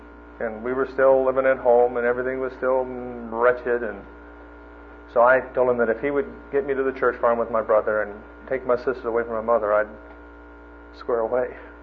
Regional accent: Minnesota, United States; I'm from Minnesota. I'm a Yankee.

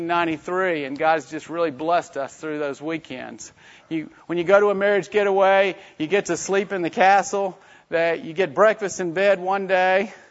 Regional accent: Oklahoma City, Oklahoma, United States; I'm from Oklahoma City, and I have three kids.

